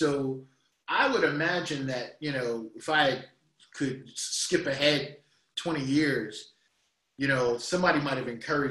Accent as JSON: {"language": "English", "town": "Queens", "region": "New York", "country": "United States", "tie": "born or raised there", "said": "Well, I was all about it, but you know, I grew up in Queens, New York."}